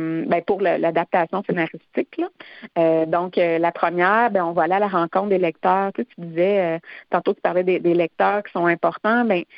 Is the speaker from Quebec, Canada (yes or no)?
yes; Coin-du-Banc, Quebec, Canada; on va vivre littéralement là à Coin du banc, dans mon village natal, pendant une semaine.